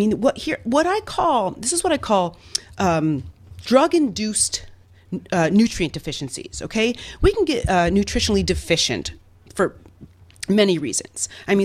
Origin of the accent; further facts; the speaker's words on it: Midwest, United States; Yep, I grew up in the Midwest